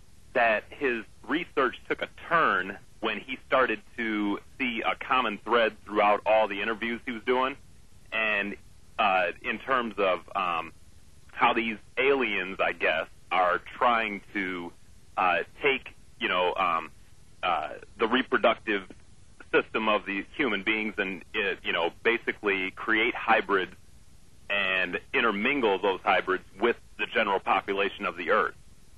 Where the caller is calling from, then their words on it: Lansing, Michigan, United States; From Lansing, Michigan.